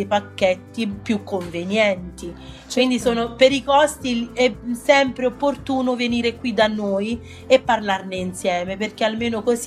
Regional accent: Caserta, Campania, Italy; now in Tuscany, Italy; mia terra di origine è Caserta.

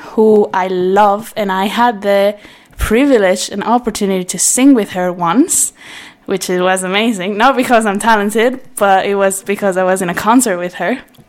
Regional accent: Argentina; English is a second language; now in Cortona, Italy; I am a UGA student here studying in Cortona this semester. But I'm not American. I'm from Argentina.

